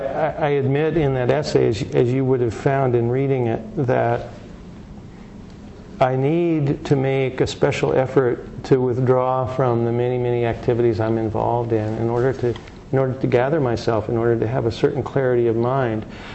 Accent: Indiana, United States; And Indiana, my home state, is one of the major focuses

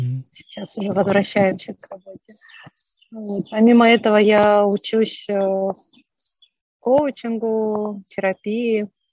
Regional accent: Ukraine; moved away as an adult; А сейчас, когда я уехала из Украины, в таких обстоятельствах не особо ценно стало говорить, что я украинка.

